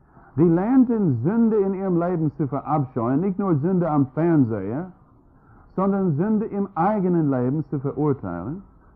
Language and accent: German; United States; Und ich als Amerikaner mit einem Bulgaren, weißt du, ich fühlte mich eh nicht angesprochen